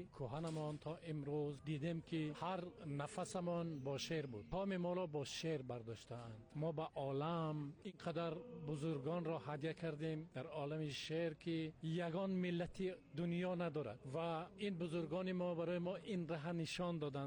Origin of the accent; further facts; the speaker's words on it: Tajikistan; first language Tajik; در قزوین عزیز مردم به زبان مادری من، به زبان پارسی، به زبان تاجیکی صحبت میکنن